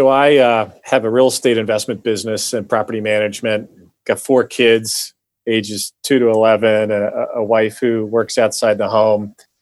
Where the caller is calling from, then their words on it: Philadelphia, Pennsylvania, United States; I'm calling in from Philadelphia.